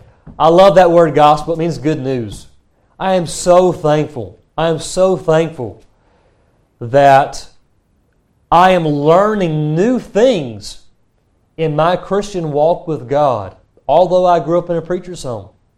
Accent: North Carolina, United States; I grew up in the Bible Belt in North Carolina where everybody goes to church, it seems.

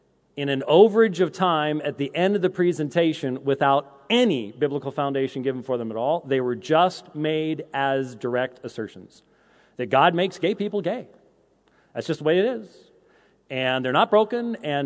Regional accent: Scotland, United Kingdom; I'm Scottish

